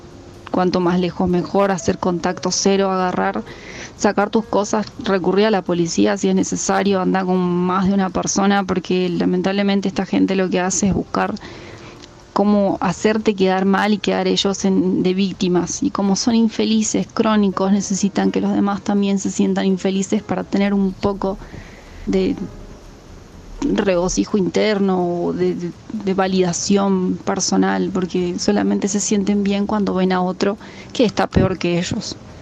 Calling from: Argentina; desde Argentina. Quería participar del programa de hoy y darles mi opinión.

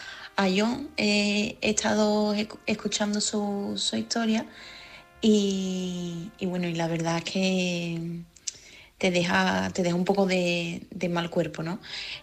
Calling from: Seville, Andalusia, Spain; corresponsal de Sevilla.

